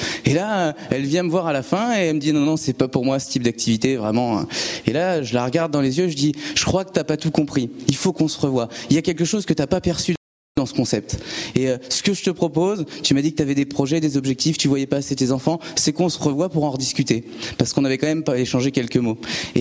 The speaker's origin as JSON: {"language": "French", "town": "Trappes", "region": "Île-de-France", "country": "France", "tie": "born there", "said": "dans les Les Yvelines, je suis né à Trappes"}